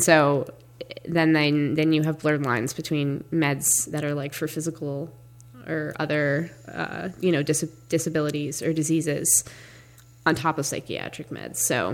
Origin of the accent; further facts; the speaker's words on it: Ipswich, Massachusetts, United States; now in Amherst, United States; So I'm 24 and a half, and I'm from Ipswich, Massachusetts, which is only a couple hours north of where we are now, which is technically Amherst, Mass, on Hampshire campus.